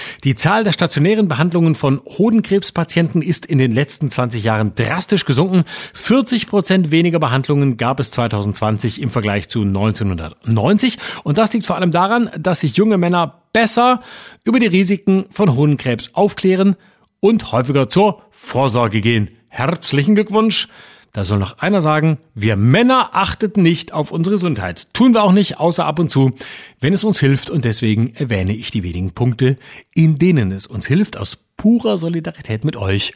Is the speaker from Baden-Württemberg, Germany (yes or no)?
yes; Baden-Württemberg, Germany; moved away; Also wenn ein Bundesland, dazu noch mein Heimatbundesland, nicht mehr zu bieten hat als das, na dann gut, dass ich weg bin